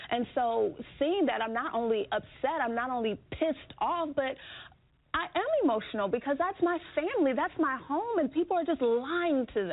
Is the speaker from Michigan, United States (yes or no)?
yes; Flint, Michigan, United States; I grew up in Flint. I lived in Flint my entire life almost. My family is still there.